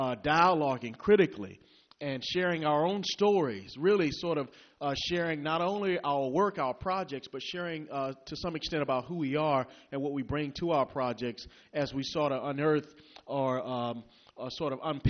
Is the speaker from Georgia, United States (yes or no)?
yes; Vidalia, Georgia, United States; Now, I'm from Georgia, southeast Georgia, a little place called Vidalia.